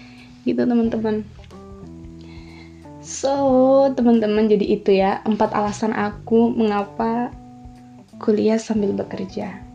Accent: Gorontalo, Indonesia; Nah, aku dari Gorontalo. Teman-teman tahu Gorontalo? Gorontalo itu adalah salah satu provinsi yang ada di Pulau Sulawesi bagian utara.

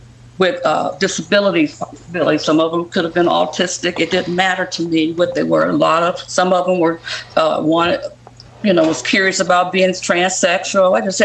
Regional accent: Detroit, Michigan, United States; I didn't last long because I was straight from Detroit. Straight from Detroit.

